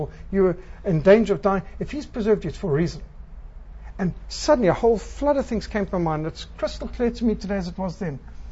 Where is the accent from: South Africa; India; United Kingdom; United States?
South Africa; Cape Town, Western Cape; born there; I was born in Cape Town because my parents' pockets were picked in Cape Town Harbour of wallets, checkbook, cash, and passports.